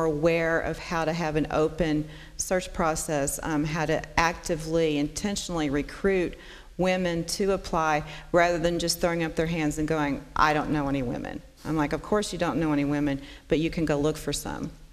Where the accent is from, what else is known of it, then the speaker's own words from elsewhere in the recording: the South, United States; accent: Southern; if y'all can't tell from my accent, I'm from the South, and we're not supposed to say words like that.